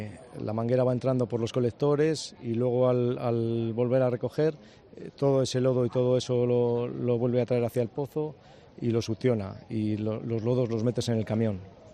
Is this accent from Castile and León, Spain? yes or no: yes; Valladolid, Castile and León, Spain; Pues mira, somos de Valladolid, que venimos de voluntarios